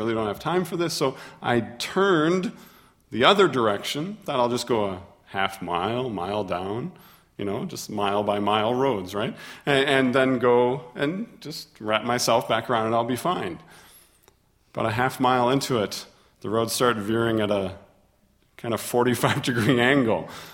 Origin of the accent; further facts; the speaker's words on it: Minnesota, United States; I was born and raised in Minnesota. All except for 1 year of my life, I've lived in that state.